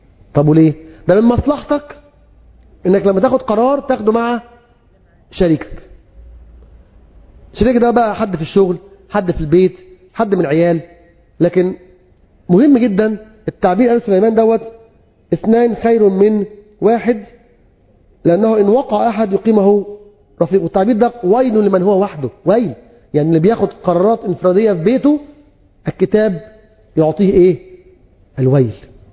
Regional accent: Egypt; برضه حاجه فينا كمصريين يعني طبعا ازاي اسمع نصيحه الاخر؟

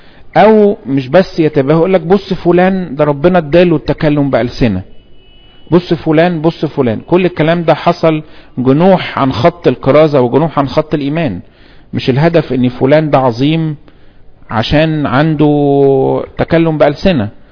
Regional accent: Egypt; واحنا مصريين بنتكلم عربي احنا كمان بنتكلم انجليش

